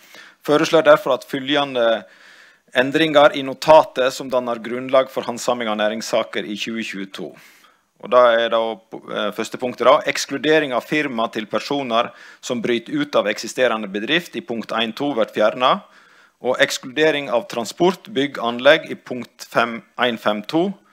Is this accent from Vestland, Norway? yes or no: yes; Vik, Vestland, Norway; Hjemme i Vik så er det lokale entreprenører innen bygg som har gjort det